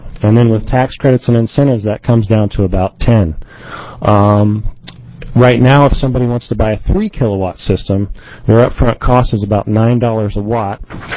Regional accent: Corvallis, Oregon, United States; I'm from Corvallis.

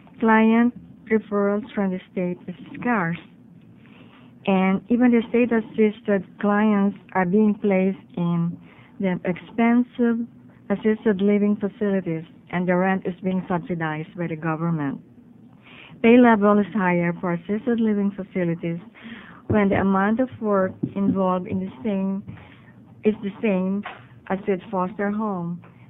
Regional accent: Medford, Oregon, United States; English is a second language; I'm from Medford, and I'm an adult foster home provider.

